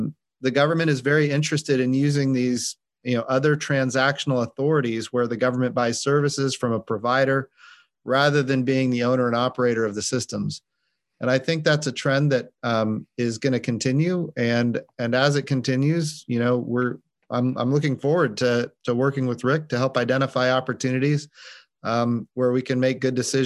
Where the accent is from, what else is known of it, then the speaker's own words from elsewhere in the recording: Oklahoma, United States; the fact that Acorn is headquartered in Oklahoma, my home state, really made this a great fit for my family.